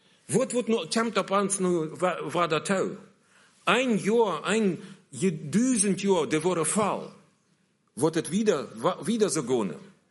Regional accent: Bielefeld, North Rhine-Westphalia, Germany; Ich komme aus Bielefeld, und da steht Milse

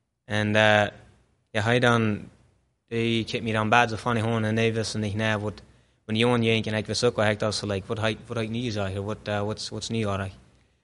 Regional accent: Mexico; born there; German is a second language; Ich bin in Mexiko geboren

